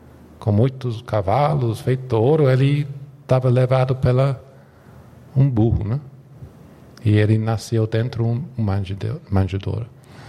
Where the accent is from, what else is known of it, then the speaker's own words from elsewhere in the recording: England, United Kingdom; Portuguese is a second language; eu sou da Inglaterra. Talvez não dá para saber como é o sotaque brasileiro, mas eu venho da Inglaterra